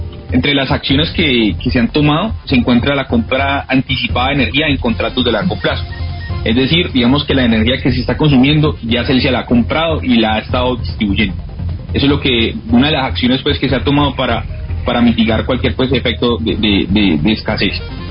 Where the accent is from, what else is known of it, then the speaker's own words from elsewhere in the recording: Colombia; Mi abuelo como que vino de otro lado. Pero yo soy de acá, de Colombia.